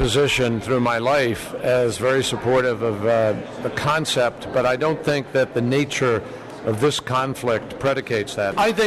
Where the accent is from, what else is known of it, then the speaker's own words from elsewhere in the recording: Massachusetts, United States; from Massachusetts